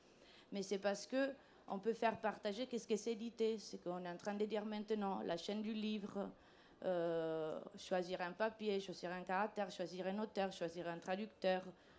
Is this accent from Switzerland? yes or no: no; Italy; French is a second language; parce que je suis italienne, t'as l'accent, donc je traduis.